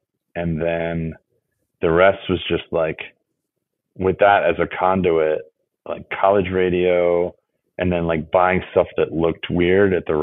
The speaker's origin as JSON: {"language": "English", "region": "New Jersey", "country": "United States", "tie": "born or raised there", "also_born_or_lived": "New York", "said": "Born in New York, raised in, let's see, upstate New York, like near Schenectady, then Yonkers, then northern New Jersey. And then, so I came of age in New Jersey, like 8 to 18. I lived there."}